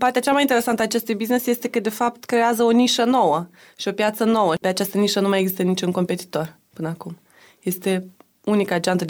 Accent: Chișinău, Moldova; now in Bucharest, Romania; aici sunt exotică pentru că sunt de la București, acolo sunt exotică pentru că sunt de la Chișinău. E o postură foarte interesantă asta a unei basarabence de la București

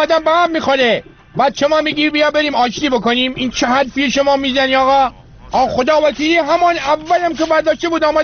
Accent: Rasht, Gilan, Iran; من بچه رشتم، من یه زمانی ما توی رشت برای خودمون گنجلاتی بودیم

